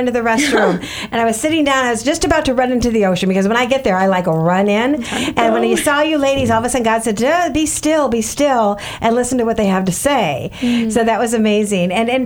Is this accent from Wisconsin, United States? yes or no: yes; Milwaukee, Wisconsin, United States; now in Florida, United States; I'm from Milwaukee, Wisconsin. I never thought I'd live in Florida.